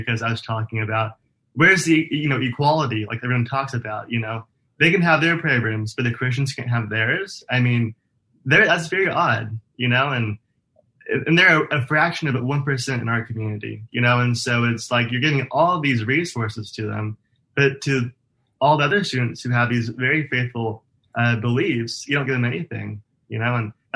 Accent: Rockwell, United States; I was born and raised here in Rockwell, which is where I'm running for office, K through 12 in our school system.

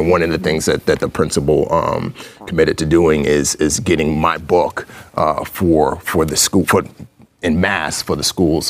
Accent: Bronx, New York, United States; also born or lived in Nigeria; growing up in the Bronx, you know, I didn't have a father. My father died when I was five. Goes back further. I was actually born in Africa. I wasn't born in the States.

